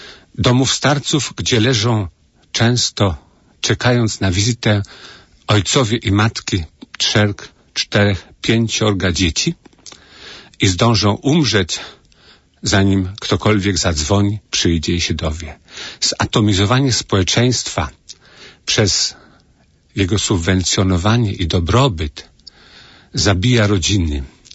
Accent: Częstochowa, Silesian Voivodeship, Poland; moved away; ja pochodzę z Częstochowy i miałem w swoim życiu epizod, kiedy przez kilka lat uczęszczałem do przedszkola sióstr Nazaretanek w Częstochowie

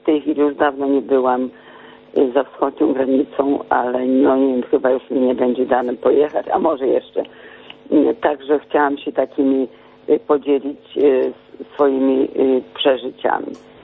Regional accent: Ścianka, Lviv Oblast, Ukraine; now in Głowno, Poland; z Głowna. Jestem rodowitą dziewczyną z Ścianki koło Złoczowa, województwo tarnopolskie, w tej chwili lwowskie.

